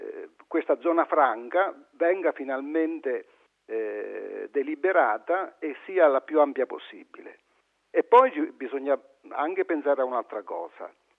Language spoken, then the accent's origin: Italian; Villa Sant'Angelo, Abruzzo, Italy; Al mio paese, Villa Sant'Angelo, sono state costruite 94 case di legno